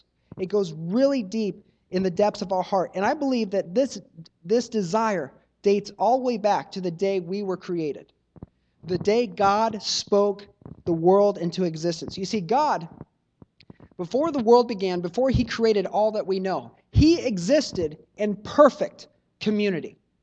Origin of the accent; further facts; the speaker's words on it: Missouri, United States; also born or lived in Boston, United States / Houston, United States; I was born in Boston. I lived there till I was about 9 or 10 years old. Then in third grade, we moved to Houston, Texas, and I was there till fifth grade. And about the middle of my fifth grade year, we moved to Missouri